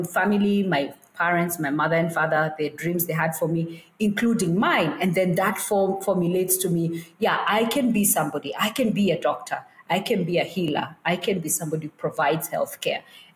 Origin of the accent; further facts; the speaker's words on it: Nairobi, Kenya; it was just a wonderful, wonderful time growing up in Nairobi.